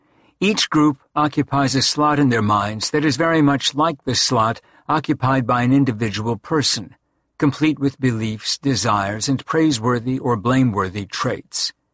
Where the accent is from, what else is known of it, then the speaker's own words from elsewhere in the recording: Canada; now in United States; As a Canadian expatriate in New England, I get to feel good twice.